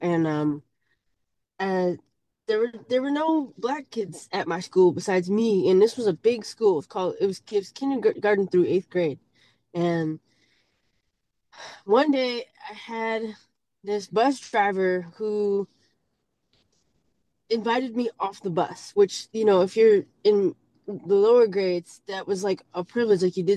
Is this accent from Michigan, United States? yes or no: no; California, United States; also born or lived in Massachusetts; I did a little bit of growing up in Massachusetts up until sixth grade, and then I moved to California and was in the Bay Area, middle school, high school.